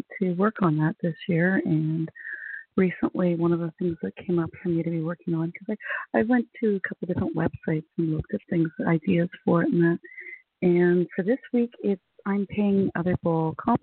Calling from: Las Vegas, Nevada, United States

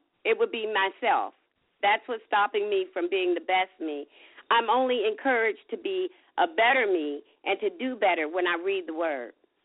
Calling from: Columbus, Ohio, United States; I'm calling from Columbus, Ohio.

